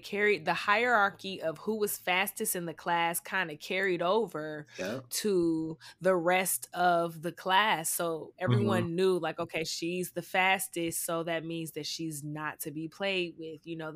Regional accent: Atlanta, Georgia, United States; Well, I'm from Atlanta.

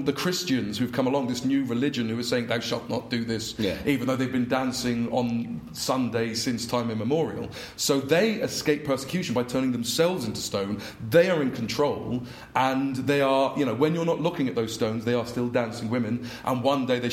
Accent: United Kingdom; You know, I'm very proud to be British.

